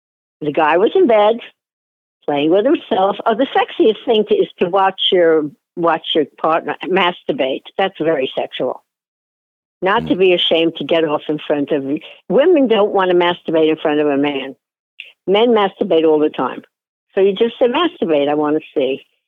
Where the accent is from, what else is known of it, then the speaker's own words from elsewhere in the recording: Brooklyn, New York, United States; Because we're both from Brooklyn. And that's a hot neighborhood.